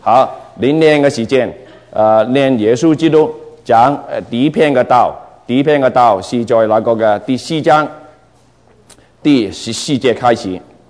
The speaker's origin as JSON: {"language": "Chinese", "country": "Hong Kong", "tie": "born or raised there", "said": "我是从香港来，我是香港长大"}